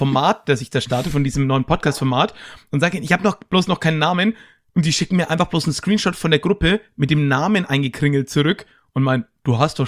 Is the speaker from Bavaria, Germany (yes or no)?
yes; Höchstadt, Bavaria, Germany; Ja, ich komme ja aus Höchstadt, der Karpfenmetropole.